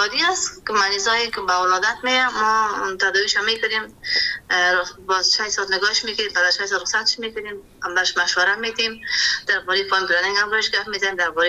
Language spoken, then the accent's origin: Persian; Kabul, Afghanistan; born or raised there